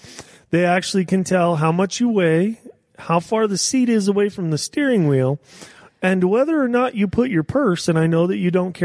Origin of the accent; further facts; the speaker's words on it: Page, Arizona, United States; I grew up in Page, Arizona. I'm an Arizona native.